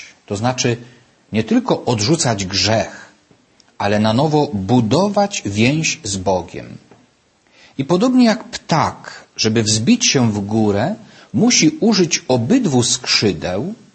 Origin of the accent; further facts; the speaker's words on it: Wielowieś, Subcarpathian Voivodeship, Poland; w parafii Wielowieś pod Tarnobrzegiem w diecezji sandomierskiej, skąd pochodzę.